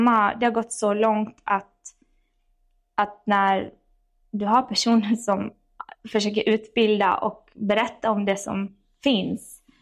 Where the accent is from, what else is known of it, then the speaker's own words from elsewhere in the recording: Sweden; moved away as an adult; hur jag växte upp i Sverige